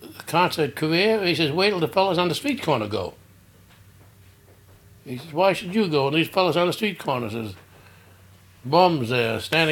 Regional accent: New York City, New York, United States; born there; No, I was born in New York City.

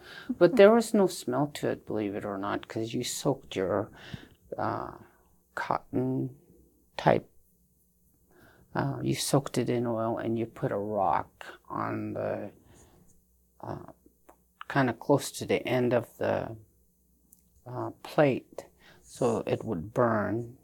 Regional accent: English Bay, Alaska, United States; born there; And my mom was born in Portlock. My dad was born in English Bay. I was born in English Bay also

